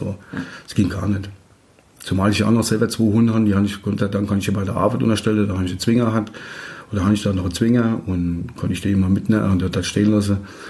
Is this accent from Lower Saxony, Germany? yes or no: no; Haschbach, Rhineland-Palatinate, Germany; Das war eigentlich in meinem Heimatort in Haschbach. Meine Mutter wohnte noch dort.